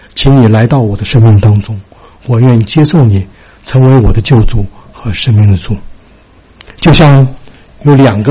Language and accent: Chinese; China; 我们从国内来的，中国来的